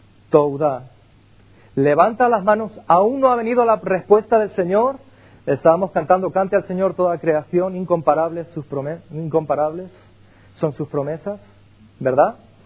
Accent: Castilla-La Mancha, Spain; Allí en la Mancha, cuando yo soy manchego, cuando la gente habla, habla con las manos.

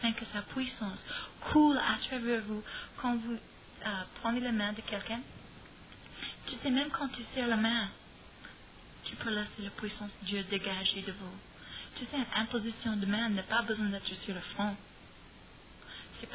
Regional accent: United States; French is a second language; Pour moi, en tant qu'Américaine, c'est un miracle

